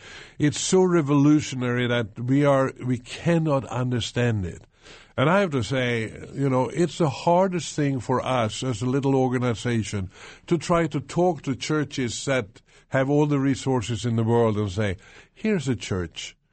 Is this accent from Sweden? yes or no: yes; Sweden; also born or lived in Stockholm; I'm from Sweden.